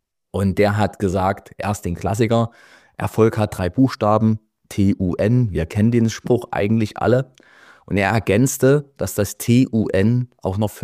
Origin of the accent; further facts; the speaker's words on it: Leipzig, Saxony, Germany; Und das nehme ich als Leipziger euch jetzt nicht übel.